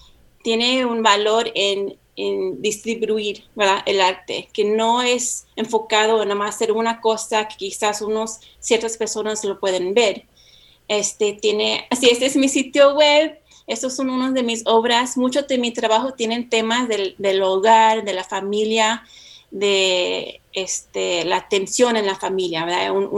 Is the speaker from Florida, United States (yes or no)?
no; Salinas, California, United States; now in San Francisco, United States; yo crecí, estoy acá en California, estoy ahorita en San Francisco. Yo me crecí aquí en Salinas. Mis abuelitos, por lado de mi papá, vinieron de Jalisco y mi mamá de Arizona y Texas.